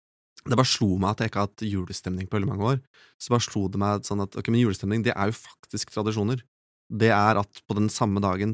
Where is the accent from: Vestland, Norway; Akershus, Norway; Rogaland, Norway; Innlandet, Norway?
Innlandet, Norway; Hamar; also born or lived in Elverum; jeg har vokst opp også i Hamar på Hamar og Elverum, ja. Gått på skole der liksom